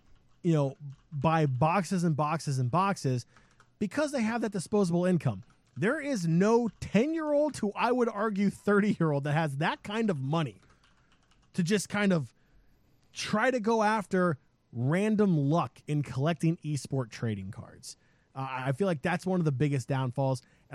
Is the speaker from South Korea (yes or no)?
yes; South Korea; I grew up in Korea.